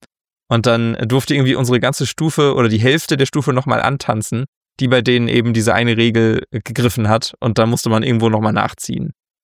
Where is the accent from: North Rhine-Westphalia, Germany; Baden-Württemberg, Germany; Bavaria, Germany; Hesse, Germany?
North Rhine-Westphalia, Germany; bei uns in NRW